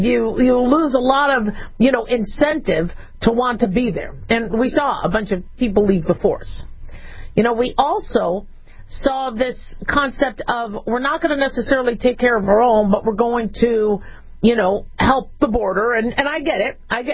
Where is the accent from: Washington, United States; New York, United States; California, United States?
California, United States; I'm from California. I had a lot of hopes. I think California is one of the most amazing states.